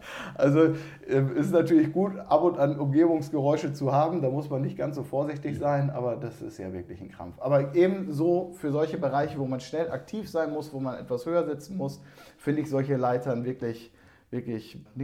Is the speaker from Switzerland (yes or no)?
no; Lower Saxony, Germany; gerade in unserer emsländischen Tiefebene, meiner Heimat